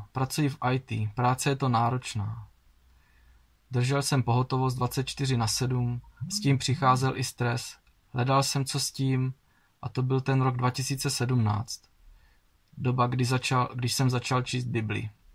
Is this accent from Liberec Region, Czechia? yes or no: no; Olomouc Region, Czechia; now in Chrášťany, Czechia; a pocházím z Hané na Moravě, v Chrášťanech u Prahy. Trvale žiji asi 15 let.